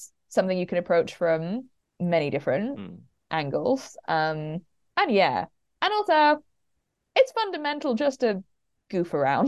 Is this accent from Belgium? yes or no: yes; Belgium; it's because I'm from Belgium and like, you know, I grew up speaking French and English.